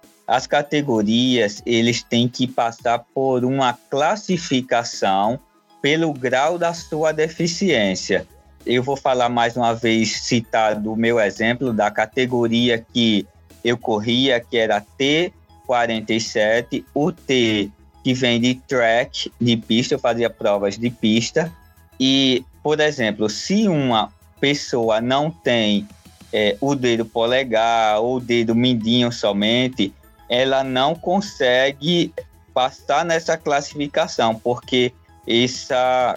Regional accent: Maceió, Alagoas, Brazil; eu sou natural de Maceió, Alagoas

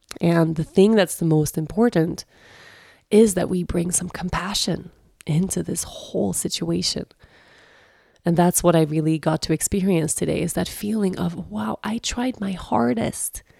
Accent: Sweden; moved away; the best year of my life, which was the year I moved away from Sweden and I moved to Costa Rica for the very first time.

